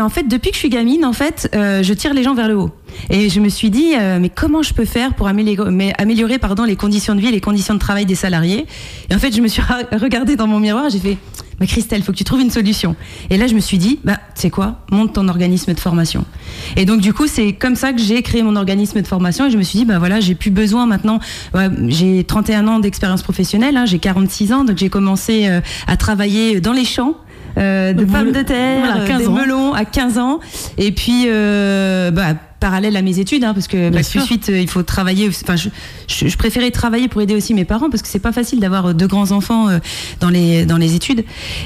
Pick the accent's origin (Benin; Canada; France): France; Poitiers, Nouvelle-Aquitaine; moved away as an adult; now in Moselle, France; moi, en fait, je vis en Moselle. Ça fait 13 ans que je vis en Moselle, mais à la base, je suis pictavienne. Donc, je suis de Poitiers. Et je suis née à Poitiers, je suis restée jusqu'à 30 ans.